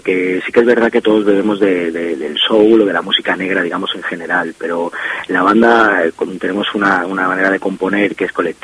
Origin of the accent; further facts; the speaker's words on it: Spain; sí, somos españoles.